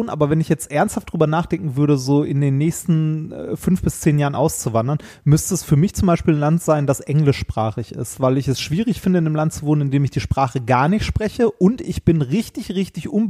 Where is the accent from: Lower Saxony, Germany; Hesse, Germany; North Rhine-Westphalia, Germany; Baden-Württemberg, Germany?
North Rhine-Westphalia, Germany; moved away; Meine Heimat war ja das Ruhrgebiet und ist es auch immer noch und das wird es auch immer bleiben. Und ich bin ja jetzt tatsächlich weit, weit weg vom Ruhrgebiet